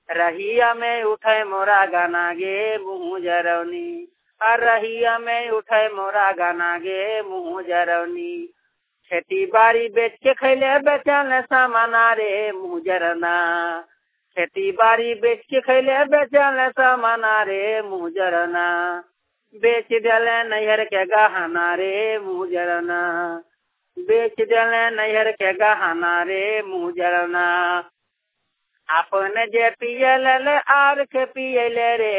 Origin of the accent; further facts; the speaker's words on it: Dhanbad, Jharkhand, India; Media से … धनबाद का रहने वाला हूँ।